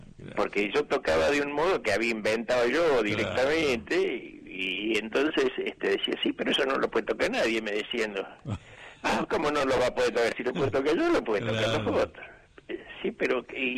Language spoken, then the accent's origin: Spanish; Córdoba, Argentina; born there; yo nací en Córdoba